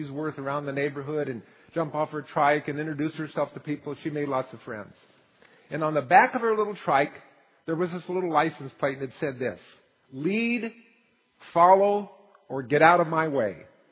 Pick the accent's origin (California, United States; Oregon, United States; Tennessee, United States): California, United States; Palm Springs; also born or lived in Seattle, United States; now in Orange County, United States; I grew up in Palm Springs, where we did a lot of sweating, especially in the summertime. And so I told people that when I left Palm Springs to move to Seattle